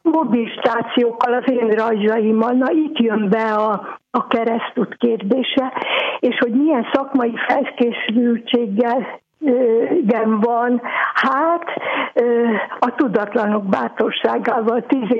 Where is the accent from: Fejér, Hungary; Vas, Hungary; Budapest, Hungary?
Vas, Hungary; Vasvár; now in Veszprém, Hungary; Vas megyei vasvári vagyok, de 1965 óta Veszprémben élek, ide jártam egyetemre, és nagyon a szívemhez nőtt ez a város.